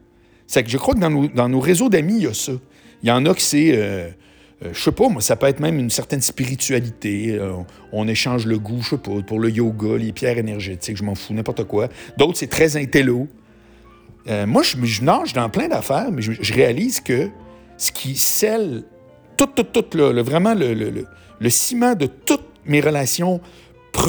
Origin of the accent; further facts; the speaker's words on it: Quebec City, Quebec, Canada; Moi, je viens de Québec, eux autres sont encore à Québec.